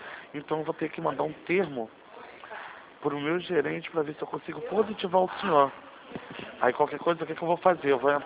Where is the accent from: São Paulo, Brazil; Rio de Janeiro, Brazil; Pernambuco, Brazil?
Rio de Janeiro, Brazil; Eu sou aqui do bairro de Madureira.